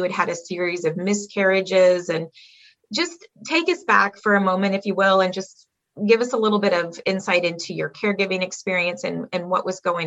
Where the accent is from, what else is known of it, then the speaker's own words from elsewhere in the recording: Georgia, United States; I'm from Georgia. We have a dreary cold day today.